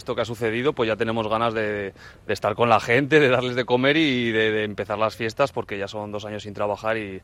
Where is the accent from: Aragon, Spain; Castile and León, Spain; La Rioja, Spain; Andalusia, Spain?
La Rioja, Spain; Logroño; Pues sí, mira, nosotros venimos de Logroño